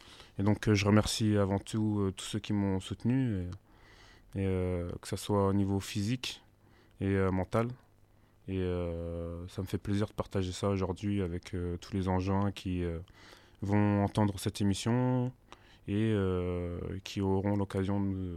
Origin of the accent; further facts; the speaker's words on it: Angers, Pays de la Loire, France; Je suis originaire d'Angers, j'ai 25 ans.